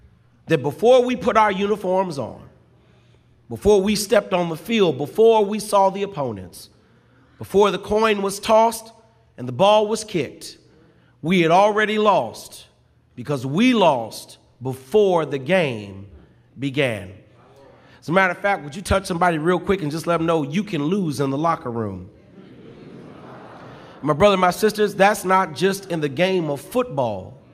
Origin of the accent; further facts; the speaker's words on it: Chicago, Illinois, United States; And not only did my Cowboys lose, but my hometown team, the Chicago Bears, took a loss to the Miami Dolphins.